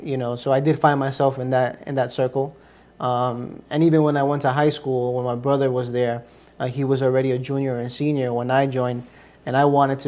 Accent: United States; born there; first language Spanish; English is a second language; I was born in America. My family's from Ecuador.

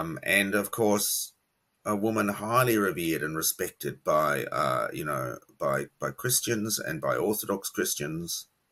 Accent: Australia; I was an Anglican. So, you know, I'm an Aussie, an Australian. I was raised an Anglican.

